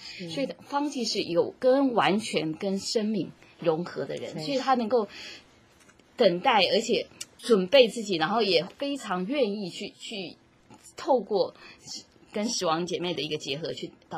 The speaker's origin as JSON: {"language": "Chinese", "country": "China", "said": "如果我中国人都讲阴阳"}